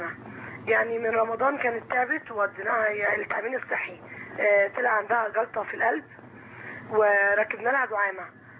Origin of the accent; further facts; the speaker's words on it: Cairo, Cairo Governorate, Egypt; احنا من القاهره